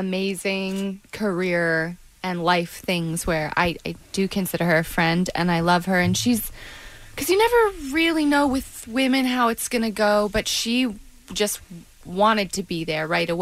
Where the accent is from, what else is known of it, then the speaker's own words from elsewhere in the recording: New York, United States; No, but I'm from the Adirondacks